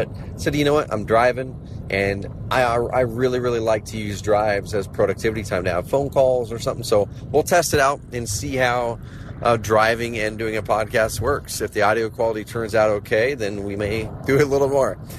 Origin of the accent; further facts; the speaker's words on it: Klamath Falls, Oregon, United States; in Klamath Falls, where I grew up in Southern Oregon.